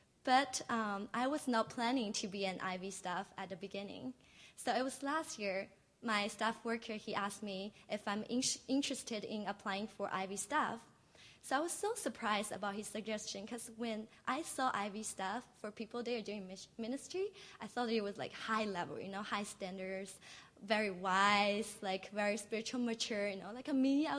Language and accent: English; China; now in abroad; I'm from China.